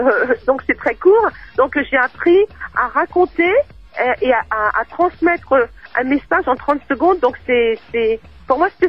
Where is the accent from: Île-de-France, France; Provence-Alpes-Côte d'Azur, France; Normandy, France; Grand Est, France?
Île-de-France, France; Paris; also born or lived in Guadeloupe; je suis née en Guadeloupe, mais j'ai grandi à Paris dès l'âge de 6 ans